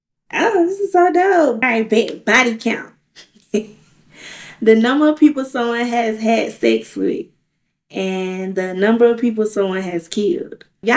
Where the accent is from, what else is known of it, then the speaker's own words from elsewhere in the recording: Albany, Georgia, United States; now in Atlanta, United States; I'm from Albany, but I'm in Atlanta right now killing shit.